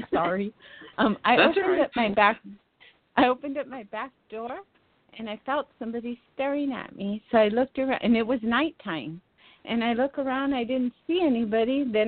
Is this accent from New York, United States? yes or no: no; Tucson, Arizona, United States; I'm from Tucson, Arizona.